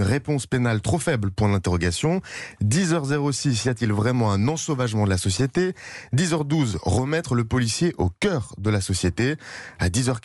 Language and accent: French; Saint-Etienne, Auvergne-Rhône-Alpes, France; moi, je viens de Saint-Etienne, vous avez oublié.